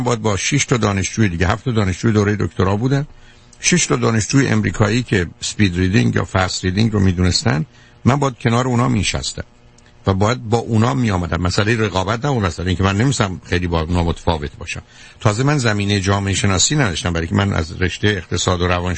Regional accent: Iran; من خودم 2 تا فوق لیسانس اقتصاد روانشناسیمو از دانشگاه تهران گرفتم، ولی وقتی اومدم اینجا

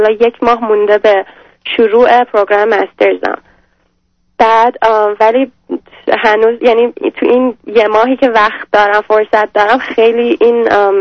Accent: Iran; moved away as an adult; من 21 سالگی از ایران اومدم. وسط درسم بودم، 3 سال دانشگاه رفتم اونجا، روانشناسی خوندم،

